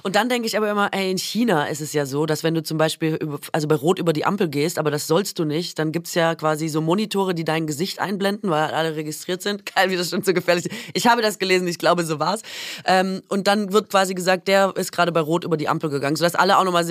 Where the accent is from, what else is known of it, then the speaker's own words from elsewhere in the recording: Baden-Württemberg, Germany; Okay, also ich komme ja aus Baden-Württemberg.